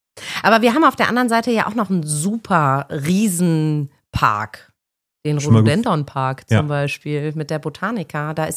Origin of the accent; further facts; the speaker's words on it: Bremen, Germany; ja, fast. Nebenan.